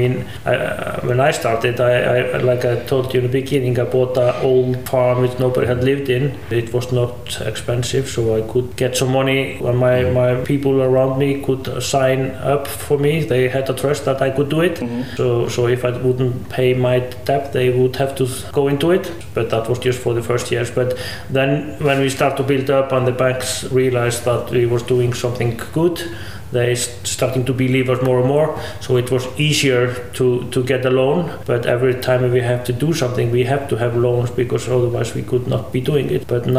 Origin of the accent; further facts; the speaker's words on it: Reykjavík, Capital Region, Iceland; I'm from Reykjavík.